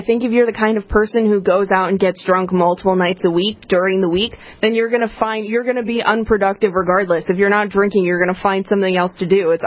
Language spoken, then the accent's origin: English; Glen Burnie, Maryland, United States; I don't go out or have fun, just not in my hometown.